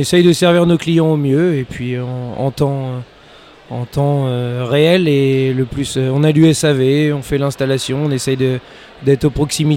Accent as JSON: {"language": "French", "town": "Luçon", "region": "Pays de la Loire", "country": "France", "said": "Nous on est de Luçon, donc on voulait faire quelque chose de proximité."}